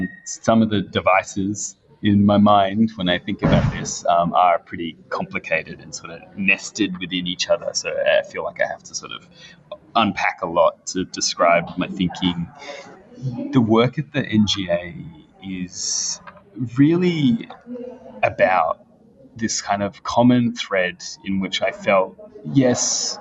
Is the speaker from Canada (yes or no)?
no; Redfern, New South Wales, Australia; both growing up in Redfern, living on the block, going to Murrawina